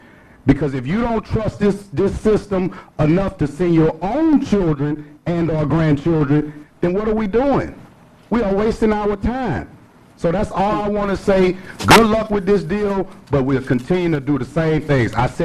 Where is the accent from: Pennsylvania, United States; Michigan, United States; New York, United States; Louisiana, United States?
Louisiana, United States; New Orleans; I'm not from this community. I'm from New Orleans, Louisiana, but I've been here so long that I've just adopted the community.